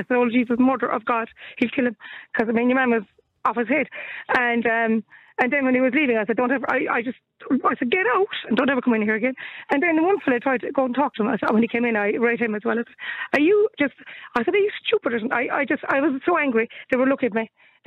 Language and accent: English; Cork, County Cork, Ireland; Like Maureen, I'm from Cork as well.